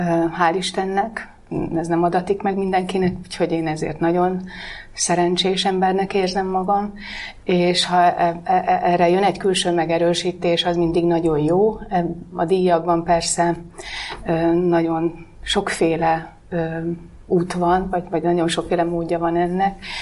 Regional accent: Sopron, Győr-Moson-Sopron, Hungary; Én soproni származású vagyok, illetve Csapodi, és aztán Sopronban gyerekeskedtem, meg ott jártam iskolába.

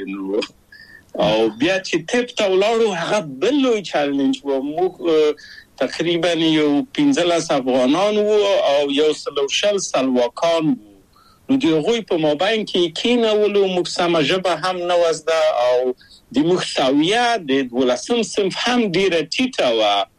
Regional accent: Kabul, Afghanistan; moved away as an adult; او هغه موږ په کابل په یو کلی کې تقریبا چې اوسېدو،

